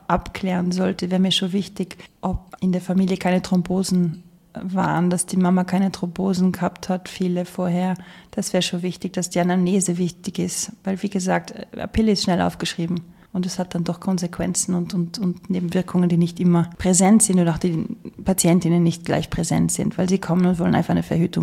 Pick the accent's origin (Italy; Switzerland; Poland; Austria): Austria; Ich glaube, in Deutschland wird es auch zu einem gewissen Teil gezahlt und bei uns in Österreich aber gar nicht.